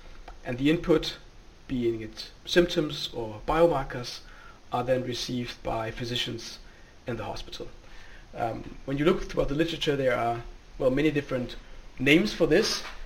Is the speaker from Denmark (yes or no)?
yes; Copenhagen, Capital Region of Denmark, Denmark; I'm a gastroenterologist from Copenhagen in Denmark